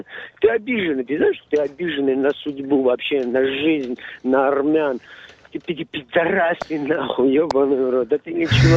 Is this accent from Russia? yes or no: no; Armenia; Я что тебя, нахуй, кто-то узбек, таджик или что ли? Я армянин, пидорас?